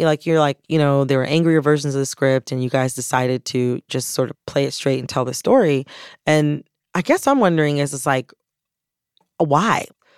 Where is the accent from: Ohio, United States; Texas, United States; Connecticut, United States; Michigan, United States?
Michigan, United States; Like, I'm from Michigan. I deeply identify as a Michigander.